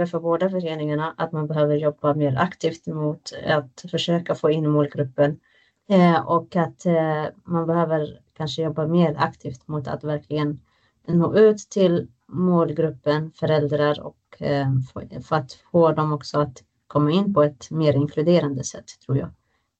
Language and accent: Swedish; Palestine; now in Sweden